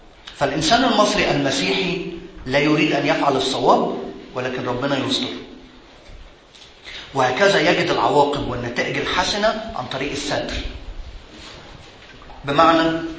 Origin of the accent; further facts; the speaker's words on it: Egypt; أطرحه لينا كمصريين